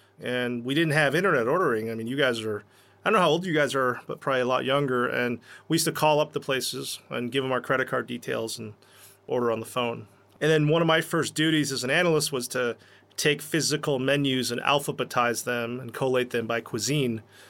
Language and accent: English; United States; born there; moved away as an adult; So I'm American. I was born in the U.S., but I've lived here since 2004, with the exception of business school, and I, you know, absolutely love it here. This is home.